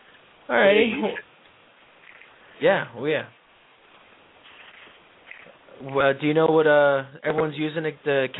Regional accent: New York, United States; born or raised there

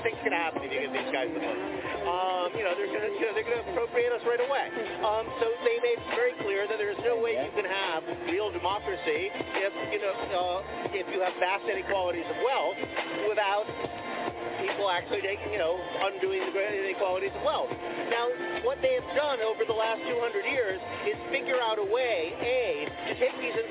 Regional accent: United States; I come from the United States, where everybody is taught that democracy, you know, comes from the founding fathers

